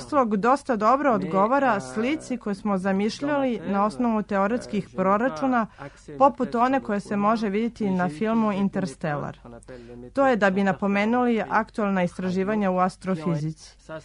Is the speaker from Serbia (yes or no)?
no; Dijon, Bourgogne-Franche-Comté, France; born there; Serbian is a second language; Rođen sam u Dijonu, u Burgundiji. Imam 49 godina, moj otac je Francuz, a majka Dankinja. Poreklo moje familije sa francuske strane je vrlo frankofono, a baka sa očeve strane je sa Korzike.